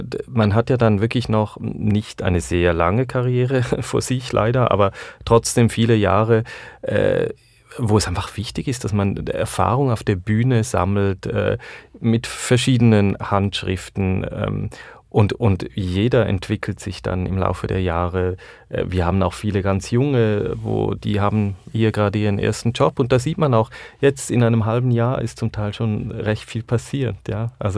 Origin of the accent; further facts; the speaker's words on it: Switzerland; als Schweizer bin ich Berge gewohnt, aber ich hatte sie nie so nah.